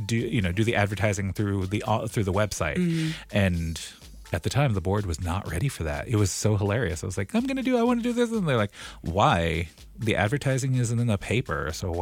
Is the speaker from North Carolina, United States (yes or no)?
no; South Dakota, United States; now in Minneapolis, United States; I'm like, yep, I live in Minneapolis and I'm from South Dakota.